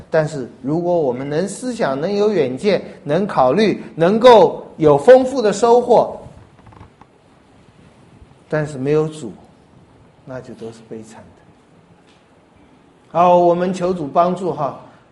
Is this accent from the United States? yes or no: no; Taiwan; 我们台湾人商业头脑多好的话